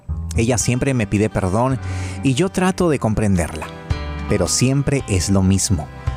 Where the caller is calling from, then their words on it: Argentina; Hola, ¿qué tal? Soy de Argentina. Los escucho casi todos los días en mi tienda.